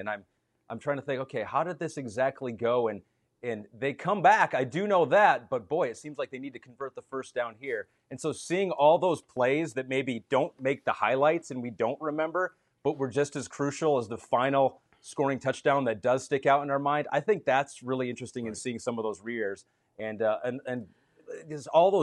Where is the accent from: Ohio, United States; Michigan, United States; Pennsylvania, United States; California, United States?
Michigan, United States; Grand Rapids; So I grew up in Michigan, Grand Rapids area